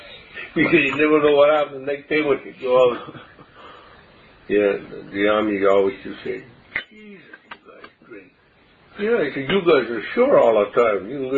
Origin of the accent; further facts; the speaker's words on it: Canada; And we tell them we're not. We're Canadian.